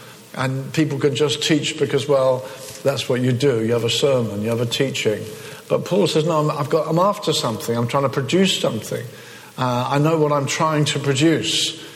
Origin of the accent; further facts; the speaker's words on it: England, United Kingdom; now in Cape Town, South Africa; I'm a football fan. I come from England, okay?